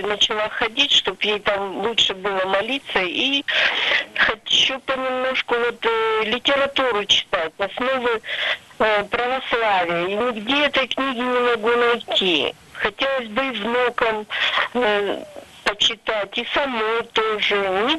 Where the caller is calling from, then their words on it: Krasnoturinsk, Sverdlovsk Oblast, Russia; Здравствуйте, я звоню из Краснотуринска.